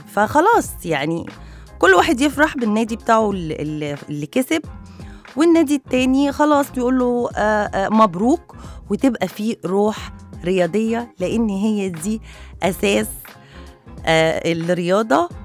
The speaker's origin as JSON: {"language": "Arabic", "country": "Egypt", "said": "وإحنا كمصريين بنستخدم الفيسبوك من 3 لـ7 ساعات في اليوم بس"}